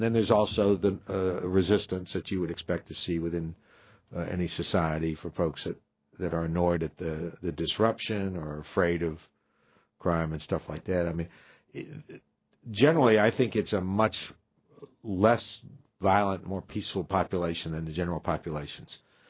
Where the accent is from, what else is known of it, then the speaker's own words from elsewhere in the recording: Haines, Alaska, United States; I'm from Haines.